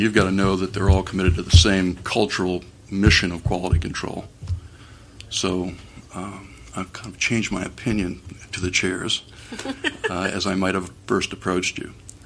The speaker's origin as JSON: {"language": "English", "town": "Yarmouth", "region": "Maine", "country": "United States", "said": "I'm from Yarmouth, Maine. A retired businessman"}